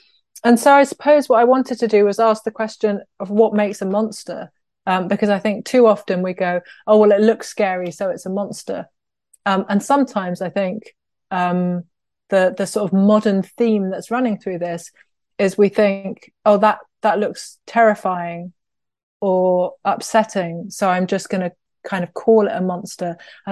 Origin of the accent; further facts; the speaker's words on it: Birmingham, West Midlands, United Kingdom; moved away; I went to King Edward VI High School for Girls in Birmingham. I grew up in Birmingham and I know I've been gone a long time now